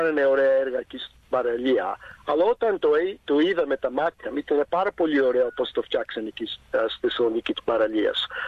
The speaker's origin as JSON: {"language": "Greek", "town": "Geelong", "region": "Victoria", "country": "Australia", "tie": "born or raised there", "said": "είναι ωραίο ζωή εδώ στο Geelong. Εγώ μένω στο Geelong όλο το ζωή μου, γεννήθηκα εδώ στο Geelong."}